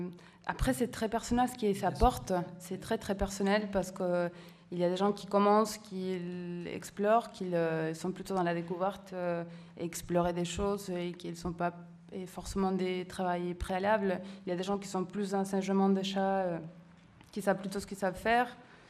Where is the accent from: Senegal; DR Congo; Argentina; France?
Argentina; Moi, je viens de l'Argentine, où c'est un pays assez compliqué en ce moment, bah, difficile